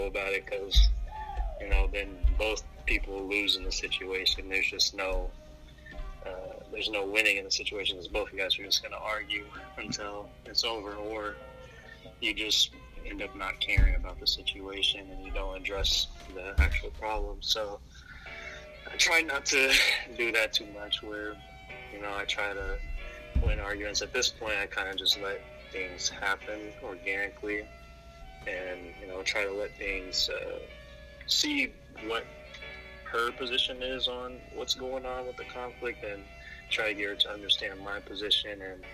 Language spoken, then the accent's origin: English; Seattle, Washington, United States; I'm from Seattle, Washington.